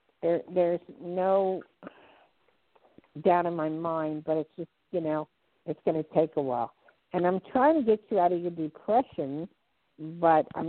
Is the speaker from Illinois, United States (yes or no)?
no; New York City, New York, United States; I tried real hard to get rid of my accent because I used to speak like I walk and I talk and I come from New York and West 44th, 3rd Avenue